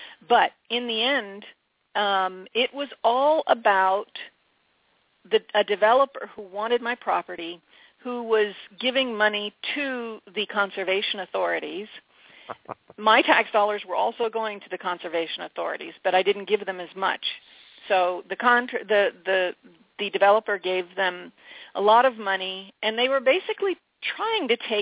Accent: United States; as an American, I felt I had to fight for my property and defend my property rights.

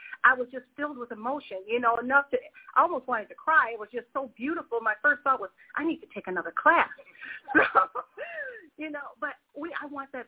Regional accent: Waukegan, Illinois, United States; I'm born and raised in Waukegan. I graduated Waukegan High School. Waukegan is my home.

